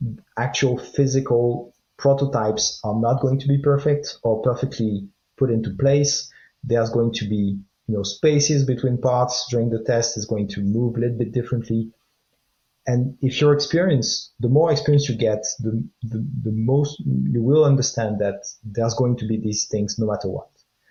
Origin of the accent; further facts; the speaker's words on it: France; English is a second language; I'm from France.